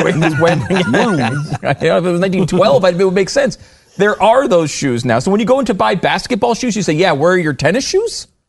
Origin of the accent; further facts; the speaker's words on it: Connecticut, United States; also born or lived in New York; I grew up in the Northeast, born in New York. I grew up in Connecticut mainly.